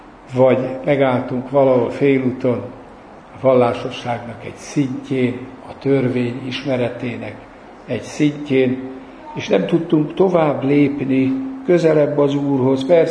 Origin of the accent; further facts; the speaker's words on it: Nyíregyháza, Szabolcs-Szatmár-Bereg, Hungary; ha már Nyíregyházát szóba hoztam, hogy én ott gyerekeskedtem, nem ott születtem, de ott jártam iskolába, és közelben a Tokai hegy volt az egyetlen hegy